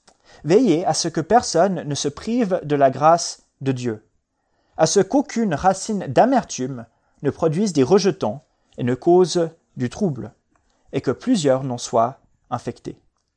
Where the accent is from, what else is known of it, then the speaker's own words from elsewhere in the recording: Switzerland; Nous sommes des Suisses, pour la plupart d'entre nous.